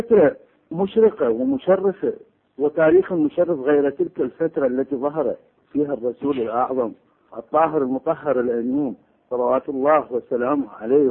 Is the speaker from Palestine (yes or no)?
no; Basra, Basra Governorate, Iraq; أنا من البصرة أنا مختلط يعني أمي من طائفة وأبي من طائفة أخرى